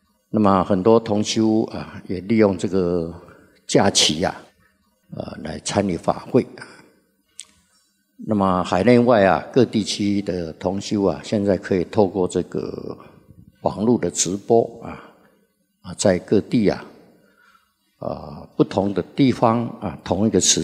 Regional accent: Xizhi, New Taipei, Taiwan; 像我从小是在北部生长的所以习惯了习惯了就是这个特别是冬天雨水就特别多这个以前我们俗家都住在汐止五堵靠近基隆这个地方雨水就特别多

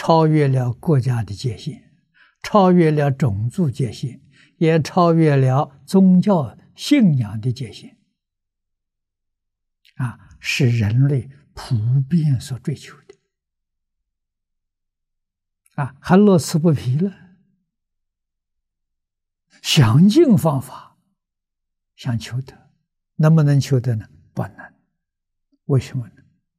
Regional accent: China; 我们中国人常说，贵为天子，富有四海

